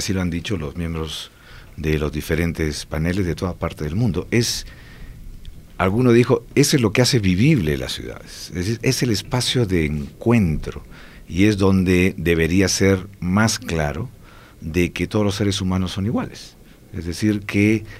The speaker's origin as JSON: {"language": "Spanish", "country": "Colombia", "said": "Yo que vengo de Colombia, en Colombia por la violencia han habido como 6 millones de desplazados internos"}